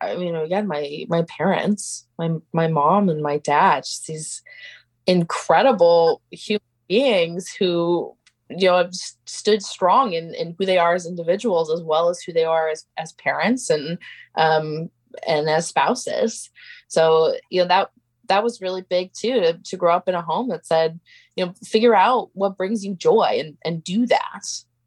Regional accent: Portland, Oregon, United States; I grew up in Portland, and we spent a lot of time throughout my childhood on the Oregon coast, south, like Waldport and Yahats.

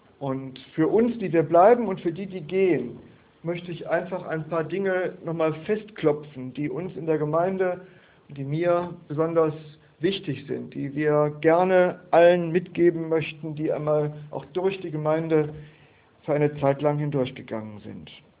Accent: North Rhine-Westphalia, Germany; die beiden waren schon ein bisschen tüdelig, wie man bei uns in Westfalen sagt.

